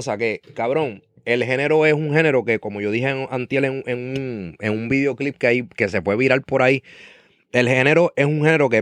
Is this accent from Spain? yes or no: no; United States; born there; yo hablo inglés porque yo nací en Estados Unidos